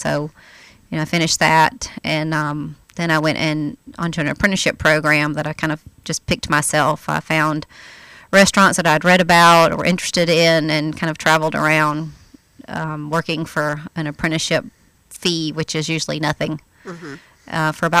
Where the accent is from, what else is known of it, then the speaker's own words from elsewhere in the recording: Sumter, South Carolina, United States; I grew up in Sumter, South Carolina. I'm a Carolina girl.